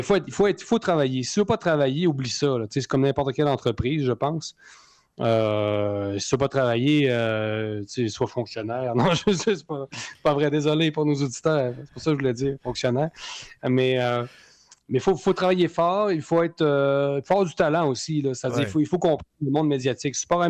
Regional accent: Quebec, Canada; On est québécois et on va aussi s'imposer en France.

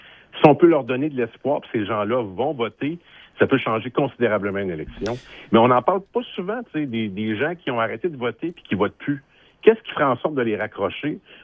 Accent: Matane, Quebec, Canada; je viens de Matane, là, c'est la ville d'Alain Côté.

